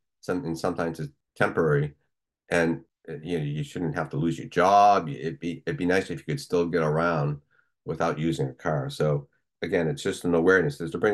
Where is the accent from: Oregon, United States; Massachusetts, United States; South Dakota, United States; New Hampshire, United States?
New Hampshire, United States; Goffstown; And I grew up just outside of Manchester in a small section of Gough Down called Pennardville.